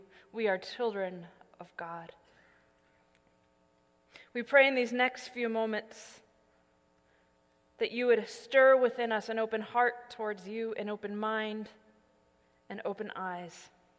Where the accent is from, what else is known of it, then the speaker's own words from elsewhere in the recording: Midwest, United States; You see, growing up in the Midwest, tornadoes were a great fear of mine.